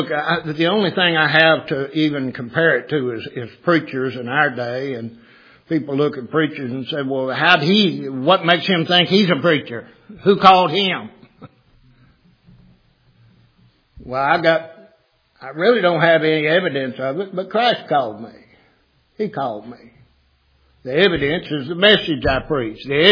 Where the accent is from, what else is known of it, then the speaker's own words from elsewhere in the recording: Ohio, United States; these local, where I was raised up in Ohio, the local Catholic churches